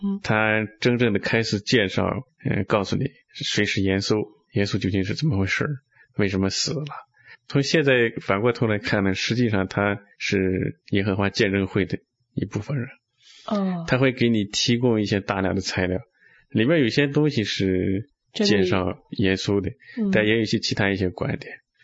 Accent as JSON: {"language": "Chinese", "region": "Shaanxi", "country": "China", "tie": "born there", "said": "因为我是出生在陕西。"}